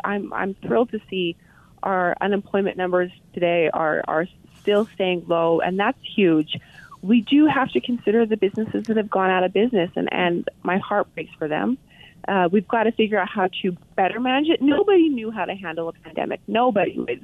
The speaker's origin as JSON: {"language": "English", "region": "Montana", "country": "United States", "said": "I'm from Montana originally, but I came down to go to school at BYU."}